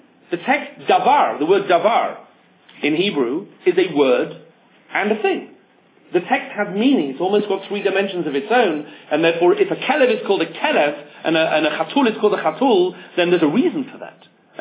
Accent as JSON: {"language": "English", "region": "England", "country": "United Kingdom", "said": "I'm English anyway. What do I know? Nothing. We have our own political issues in England."}